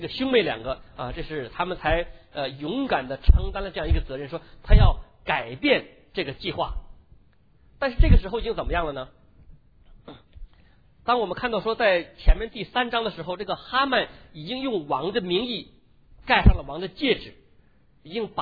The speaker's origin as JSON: {"language": "Chinese", "country": "China", "said": "我们中国人讲到做文章还有做人是一个道理"}